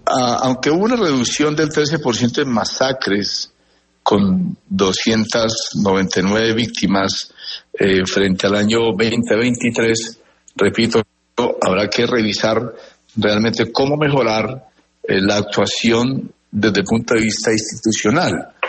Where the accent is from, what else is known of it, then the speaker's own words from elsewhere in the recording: Colombia; Todavía tenemos como colombianos mucho que aportar y dar en materia de convivencia y seguridad